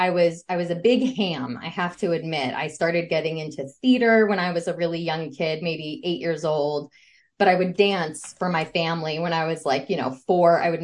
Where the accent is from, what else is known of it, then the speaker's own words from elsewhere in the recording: California, United States; I grew up in Southern California, a pretty, I guess you would say, middle upper class upbringing. My parents actually are both Jewish, and they didn't really have religion.